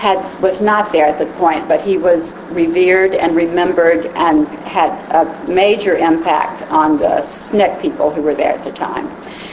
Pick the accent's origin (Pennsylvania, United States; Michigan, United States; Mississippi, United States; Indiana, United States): Mississippi, United States; my hometown is just north of Corinth, about 25 miles, and … hometown was Bolivar, Tennessee, which was just a little bit to the west of that, about 40 miles, so we were from the same area.